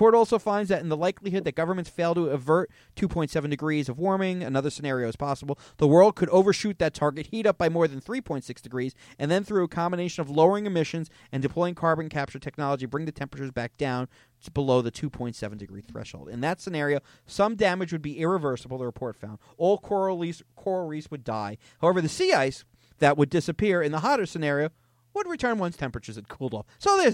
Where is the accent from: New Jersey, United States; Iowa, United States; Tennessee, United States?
New Jersey, United States; Bergenfield; Well, my hometown was Bergenfield, New Jersey. And so in 1974, the year I was born